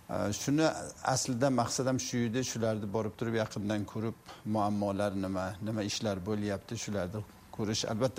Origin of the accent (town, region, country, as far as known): Afghanistan; born there